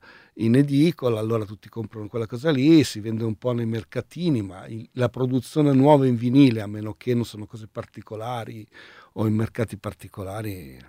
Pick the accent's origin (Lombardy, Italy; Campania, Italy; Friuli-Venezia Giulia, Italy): Lombardy, Italy; Busto Arsizio; moved away as an adult; io sono nato a Busto Arsizio, sono vissuto lì fino ai 32 anni